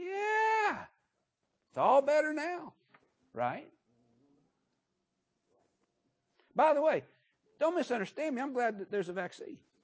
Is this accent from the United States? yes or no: yes; Pahokee, Florida, United States; Brother Sam, I'm from Pahokee, and so anything that just needs to come down to simple terms, we just take it back to Pahokee translation